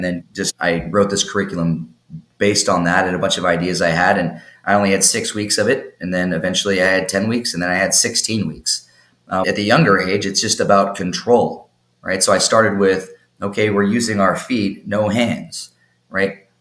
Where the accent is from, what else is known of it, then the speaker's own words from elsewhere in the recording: Dallas, Texas, United States; also born or lived in Southern California, United States; I'm from SoCal actually, but grew up here, or my older adolescent years here in DFW, then went to Denver and was coaching there.